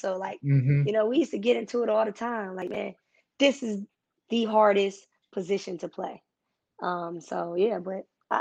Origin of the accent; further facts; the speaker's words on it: Cleveland, Ohio, United States; I grew up in a setting, you know, I'm from Cleveland, Ohio, inner city Cleveland, where you had to be tough.